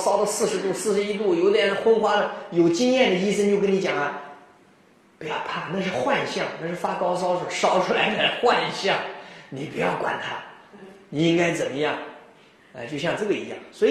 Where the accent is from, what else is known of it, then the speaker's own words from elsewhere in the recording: Ningbo, Zhejiang, China; 我们宁波人说网龄没上进